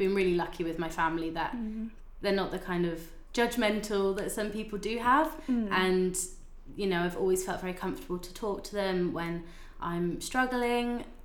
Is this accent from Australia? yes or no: no; Poole, South West England, United Kingdom; I was born and raised in Poole, so never moved away.